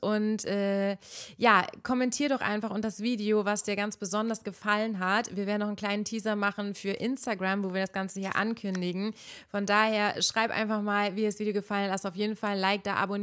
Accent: Berlin, Germany; Ja, ich bin aus Berlin, schreib mir eine PN.

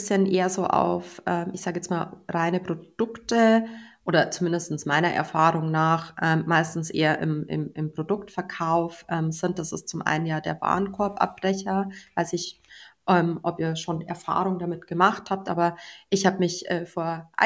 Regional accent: Bavaria, Germany; Ich freue mich immer, wenn ich in den Laden gehe und dann einfach dann herzliches Servus, wie man bei uns in Bayern sagt, bekommt.

